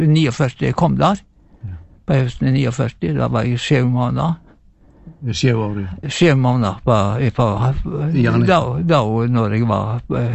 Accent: Lærdal, Vestland, Norway; jeg liker å si at jeg er fra Lærdalen, jeg var født i Lærdalen

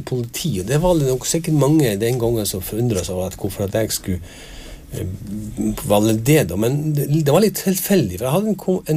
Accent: Alsvåg, Nordland, Norway; jeg kommer fra Alsvåg. Det et sted I Nordland fylke og I Vesterålen region. Og det en av de øyene som ligger ganske langt mot nord I Nordland fylke og på naboøy til Andøya og Andenes

